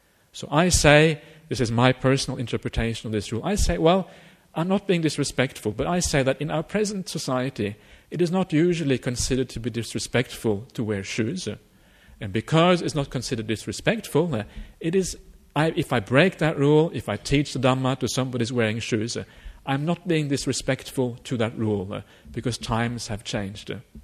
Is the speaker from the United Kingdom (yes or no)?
no; Norway; first language Norwegian; English is a second language; my mother tongue is not English, obviously, it's Norwegian.